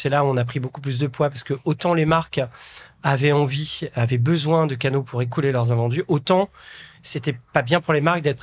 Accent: Bourgogne-Franche-Comté, France; Donc en termes perso, j'ai 48 ans, j'ai 3 enfants. Je suis issu d'un petit village de la Nièvre, en Bourgogne.

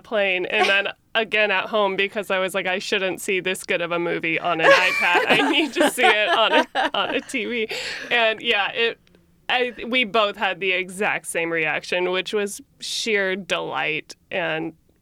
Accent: Lincoln, Nebraska, United States; And I'm from Lincoln, Nebraska, which I don't think it's a suburb of a city. However, I would say it has a very suburban feel.

